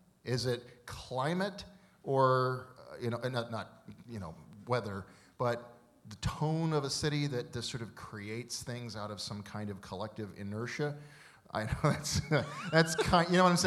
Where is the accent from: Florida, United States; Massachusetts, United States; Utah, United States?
Florida, United States; Tampa; now in Minneapolis, United States; I grew up in Tampa, Florida. It's a very economically healthy area. Tampa, Central Florida, Orlando is.